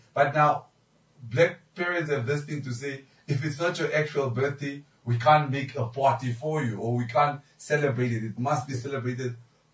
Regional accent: Bananda, Namibia; I grew up in Bananda.

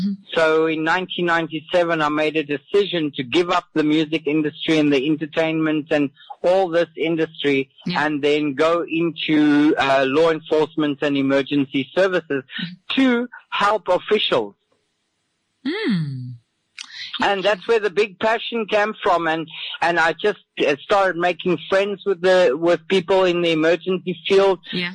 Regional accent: Windhoek, Khomas, Namibia; also born or lived in South Africa; Yeah, I was born in Windhoek way back in 1974.

